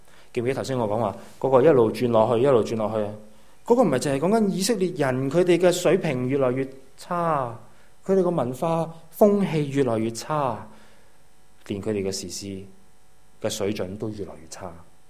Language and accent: Cantonese; Malaysia; 我嘅家乡咧，马来西亚。